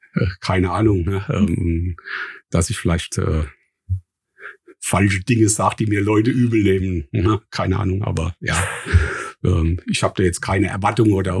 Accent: Bürgstadt, Bavaria, Germany; also born or lived in Miltenberg; Und bin in Bürgstadt geboren, beziehungsweise geboren natürlich in Miltenberg, aber in Bürgstadt aufgewachsen. Und ja, mittlerweile 58 Jahre alt.

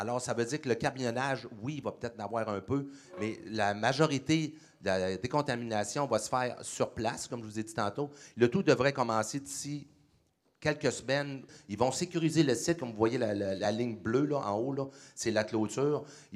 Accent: Quebec City, Quebec, Canada; Je viens de Québec.

